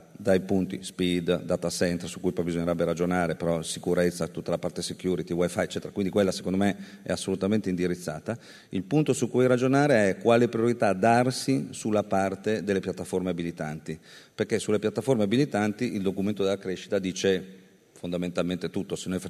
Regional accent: Lombardy, Italy; io vengo dalla Lombardia

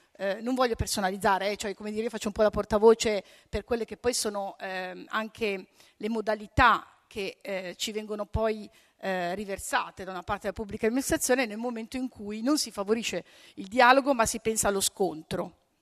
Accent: Brescia, Lombardy, Italy; Io tutt'oggi devo dire che vengo da Brescia

